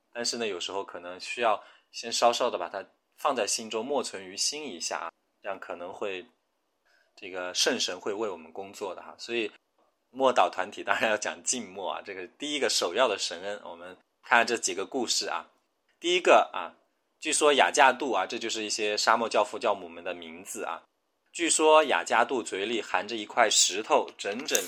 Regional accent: China; 我们中国人有一个词叫饮鸩止渴啊，

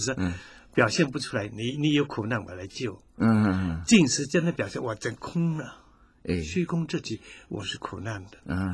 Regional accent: China; 所以我们中国人很有意思，讲了自以为主，自以为主。

